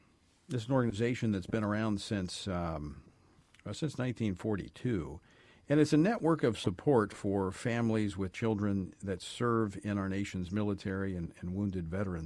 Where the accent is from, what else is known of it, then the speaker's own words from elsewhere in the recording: Baton Rouge, Louisiana, United States; And I had the privilege of speaking at one of the events back in my hometown of Baton Rouge this weekend with them.